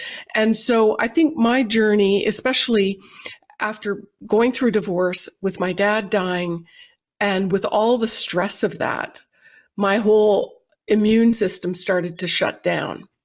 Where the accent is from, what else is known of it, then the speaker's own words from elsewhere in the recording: Canada; I was born and raised in Canada.